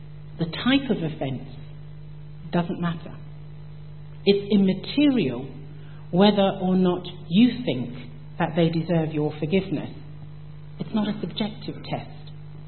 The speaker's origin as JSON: {"language": "English", "country": "Jamaica", "said": "my heritage is that I am from the Commonwealth country or island of Jamaica"}